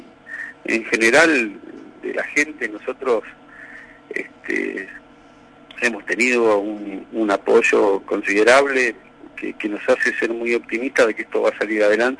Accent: Villaguay, Entre Ríos, Argentina; Villaguay es mi ciudad natal

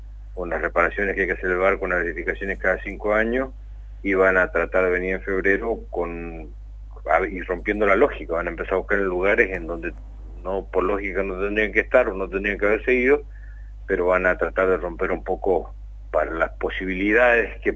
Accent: San Rafael, Mendoza, Argentina; also born or lived in General Alvear; Así que somos nacido en General Alvear, pero criado en San Rafael, en Real del Padre, uh-huh. Un pueblito que está muy cerca de aquí, General Alvear.

